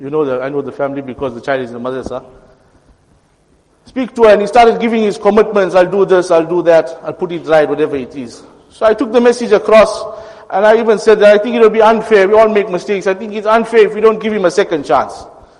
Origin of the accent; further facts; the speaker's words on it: Phoenix, KwaZulu-Natal, South Africa; And brothers, make maaf, I come from Phoenix.